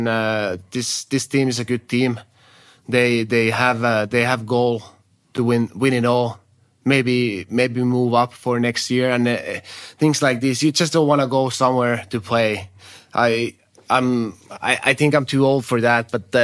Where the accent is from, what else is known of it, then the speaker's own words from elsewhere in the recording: Finland; English is a second language; He's from Hämeenlinna, which is like 1 hour away from my hometown.